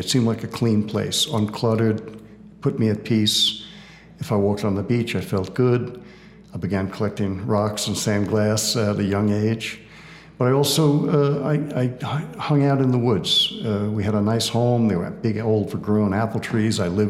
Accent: Wantagh, New York, United States; No, I did. I grew up in New York on Long Island, a little town called Wantagh.

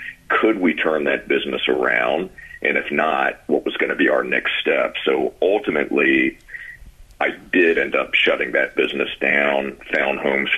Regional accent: Richmond, Virginia, United States; moved away as an adult; also born or lived in Ohio; now in Florida, United States; So I was born and raised in Virginia, specifically Richmond, Virginia, and I lived there until I was around 19 or 20 years old, and then I moved to Ohio due to career choice and job opportunities.

